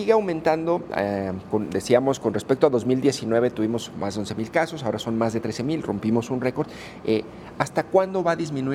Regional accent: Guadalajara, Jalisco, Mexico; qué tan buenos somos los tapatíos

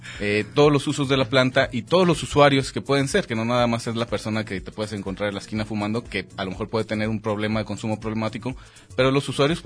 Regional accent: Guadalajara, Jalisco, Mexico; also born or lived in Chocotitlán, Michoacán; Yo soy originario de Michoacán, de Chocotitlán, Michoacán. Y pues resido en Guadalajara toda mi vida

